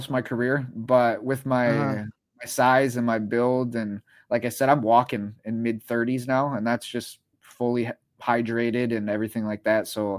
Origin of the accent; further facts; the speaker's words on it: Midwest, United States; Yeah, and again, I'm from the Midwest